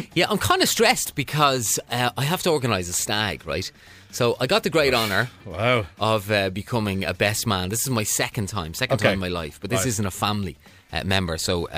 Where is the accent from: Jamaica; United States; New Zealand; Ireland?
Ireland; Dublin, Leinster; I live in Dublin. I'm from Dublin.